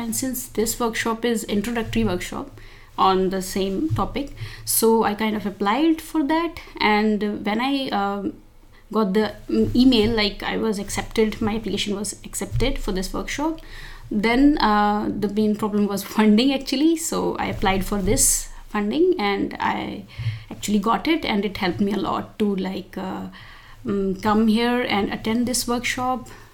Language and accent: English; India; Actually, I'm from India